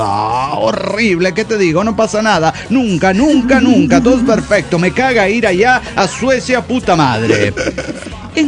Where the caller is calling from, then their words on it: Mexico City, Mexico; del Distrito Federal Mexicano.